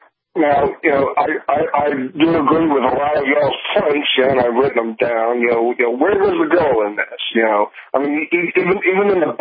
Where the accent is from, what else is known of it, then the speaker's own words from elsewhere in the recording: Tampa, Florida, United States; now in Wyoming, United States; I was, you know, a child of the 70s and the 80s, and I grew up in Tampa, Florida. You know, don't ask how I got to Wyoming.